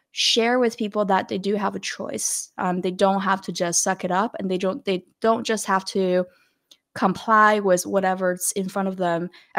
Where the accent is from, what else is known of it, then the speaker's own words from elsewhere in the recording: Beijing, China; moved away as an adult; I was born and raised in Beijing and went on with my life when I was 18 years old.